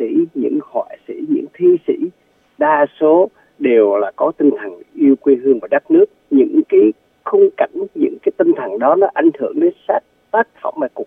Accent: Da Nang, Vietnam; Quê hương của mình cũng đẹp y như vậy anh Thường Tính. Nó cũng trời xanh, nó cũng bốn mùa. Mình ở vùng Đà Nẵng anh, ở miền Trung anh

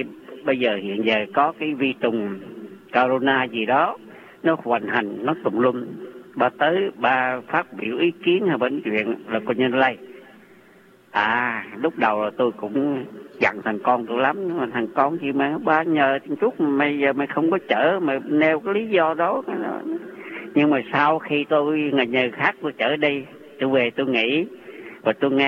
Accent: Quang Nam, Vietnam; vì tôi là dân Quảng Nam.

